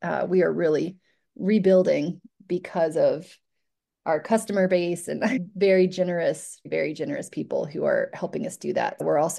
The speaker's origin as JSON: {"language": "English", "town": "Boone", "region": "North Carolina", "country": "United States", "said": "And I'm from Boone originally, and they were also hit hard up in that area."}